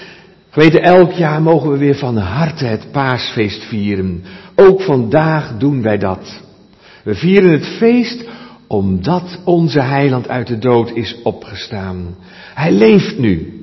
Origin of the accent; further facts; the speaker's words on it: Sassenheim, South Holland, Netherlands; born there; mijn geboorteplaats Sassenheim. Dat ligt bij Lisse, bij de Keukenhof in de buurt, Sassenheim.